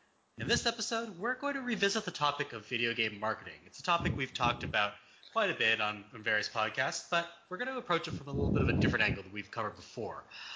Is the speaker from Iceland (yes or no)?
no; Canada; now in United States; I'm from Canada. I wasn't built for SoCal.